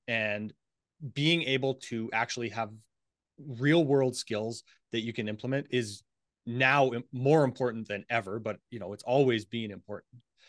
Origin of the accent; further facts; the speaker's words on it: Cochrane, Alberta, Canada; So a little bit about me. I grew up in Cochrane, Alberta.